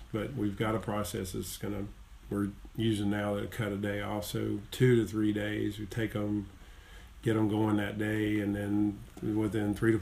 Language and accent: English; Clover, South Carolina, United States; I live in Lake Wylie, and I'm from Clover, class of 81, and I've watched this whole area grow